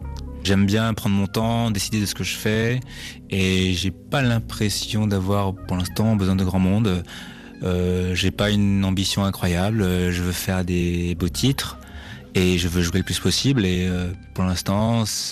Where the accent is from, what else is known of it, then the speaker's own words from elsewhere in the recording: Bordeaux, Nouvelle-Aquitaine, France; also born or lived in Fort-de-France; now in Paris, France; Je suis né à Fort-de-France, en Martinique. Je suis arrivé à Bordeaux assez jeune et j'ai grandi là-bas jusqu'à il n'y a pas très longtemps parce que je viens de déménager à Paris.